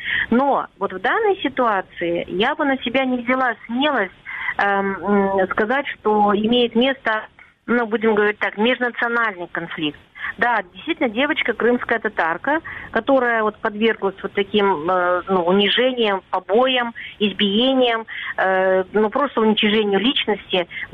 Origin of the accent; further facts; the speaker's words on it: Crimea, Ukraine; как непосредственно крымская татарка, которая живет сегодня в Крыму